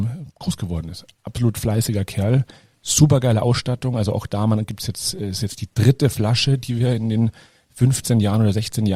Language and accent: German; Munich, Bavaria, Germany; weil es für mich ja als Münchner ein ganz schweres Wort ist.